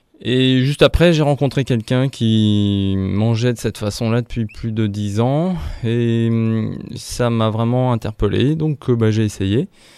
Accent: France; je suis français, tous les matins je mange des tartines beurrées avec de la confiture.

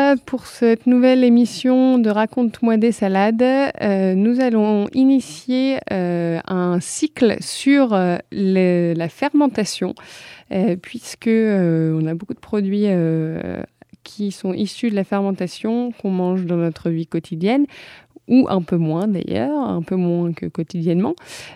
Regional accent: Hauts-de-France, France; en plus je viens du Nord

